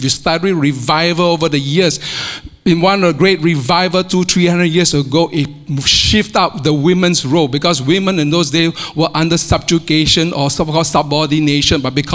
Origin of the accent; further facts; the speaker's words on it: Singapore; moved away; accent until I left Singapore. And, you know, I'm a Galilean in a sense. You know, I speak, y'all find my accent very strange.